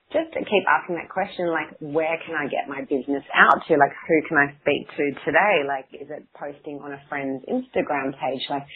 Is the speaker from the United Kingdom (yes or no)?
no; Australia; accent: Australian; I'll actually turn up my Australian accent and play a little bit dumb and say, hey, I'm calling from Australia